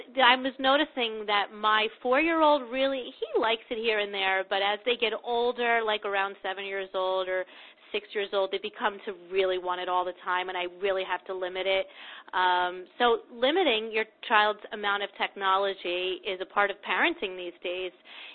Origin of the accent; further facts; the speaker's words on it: New Jersey, United States; I was raised in New Jersey, and my mother was born in New Jersey, and my grandmother was born in the Depression in New Jersey, and they were all farmers.